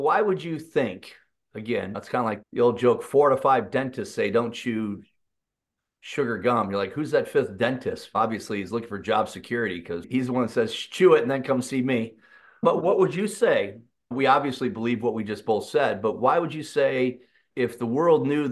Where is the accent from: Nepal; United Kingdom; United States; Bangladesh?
United Kingdom; London; As a kid, I grew up in London